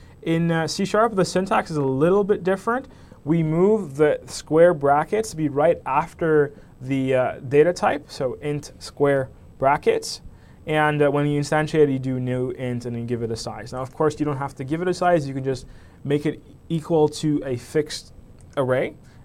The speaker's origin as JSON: {"language": "English", "region": "Quebec", "country": "Canada", "said": "It must be because I'm from Quebec and that's how we do things."}